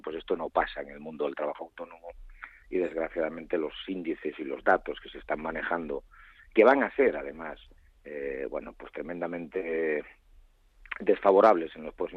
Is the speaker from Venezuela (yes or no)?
no; Galicia, Spain; tenemos porque estoy aquí ahora y soy gallego